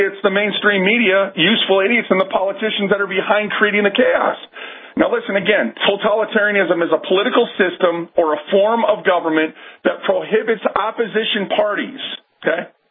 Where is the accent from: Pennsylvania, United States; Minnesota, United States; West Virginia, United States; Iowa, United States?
Minnesota, United States; Minneapolis; I was raised in North Minneapolis, in the hood, okay? So I'm very familiar. I know Minneapolis like the back of my hand because I was there for so many years.